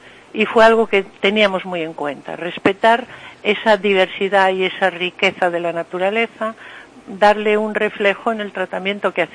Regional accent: Galicia, Spain; que nosotros como ciudadanos, como gallegos, nos sintamos orgullosos de nuestro patrimonio

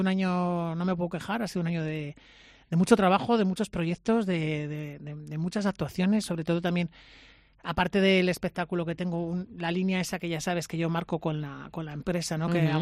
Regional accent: Valladolid, Castile and León, Spain; es verdad que también hago patria con Cangas del Narcea, porque siento me siento muy asturiano también en esa parte, pero es que he nacido en Valladolid, vivo en Valladolid, es una ciudad donde se vive de lujo, es una ciudad súper cómoda

